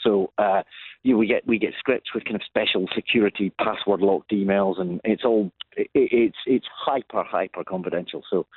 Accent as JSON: {"language": "English", "region": "Scotland", "country": "United Kingdom", "tie": "born or raised there", "said": "Growing up in Scotland, we had his tapes playing on a kind of continual loop."}